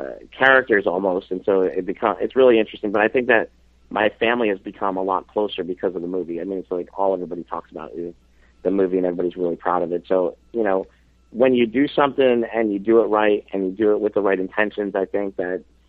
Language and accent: English; Poughkeepsie, New York, United States; when I grew up in Poughkeepsie, there was more huge guys in my gym in Poughkeepsie than I see at Gold's Venice nowadays